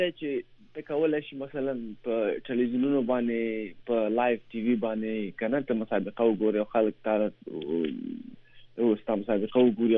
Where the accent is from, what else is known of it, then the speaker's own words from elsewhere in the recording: Afghanistan; زه افغان یم که چېرته افغانستان وغواړي او که نه وغواړي